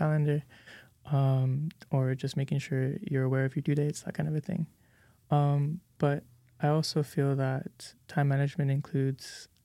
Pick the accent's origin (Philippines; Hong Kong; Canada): Philippines; also born or lived in Japan; now in United States; I transferred from San Diego Miramar College. So I was born in the Philippines. I was raised there. And then I spent most of my life living in Japan. My father was in the military.